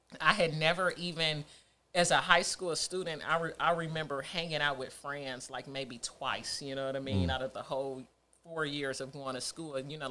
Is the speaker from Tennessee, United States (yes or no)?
yes; Nashville, Tennessee, United States; just kind of growing up in Nashville, I always wanted to get back to Detroit, which is where the roots was, which is where the majority of our family was. We were the only ones that were in Nashville.